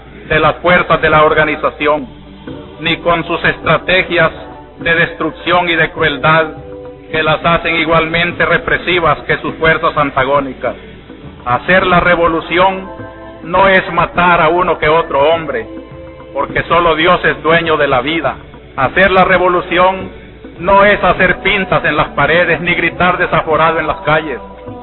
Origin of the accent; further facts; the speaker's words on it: El Salvador; Como pastor y como ciudadano salvadoreño